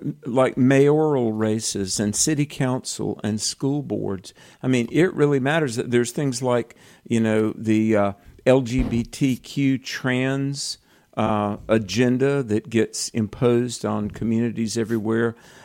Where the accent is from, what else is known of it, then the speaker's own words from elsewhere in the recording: North Carolina, United States; in my home state of North Carolina, where that stabbing was on the train